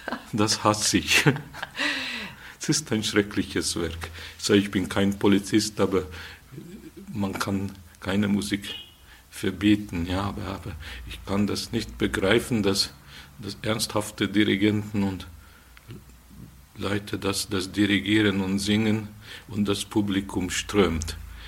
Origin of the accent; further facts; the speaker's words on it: Budapest, Hungary; ich bin da in Budapest aufgewachsen und da war eine Kultur, da strömte von jedem Zimmer